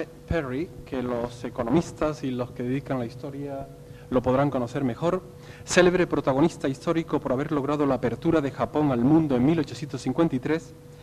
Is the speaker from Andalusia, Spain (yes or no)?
no; Canary Islands, Spain; aquí me gustaría decir que los canarios decimos Cullen, y yo precisamente cuando era pequeño en el Instituto de Canalejas